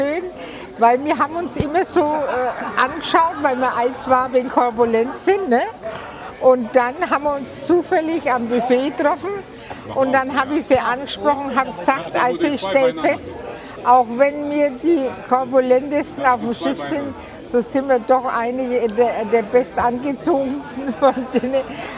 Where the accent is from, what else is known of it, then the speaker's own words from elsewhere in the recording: Bavaria, Germany; Freilich bin ich Franke.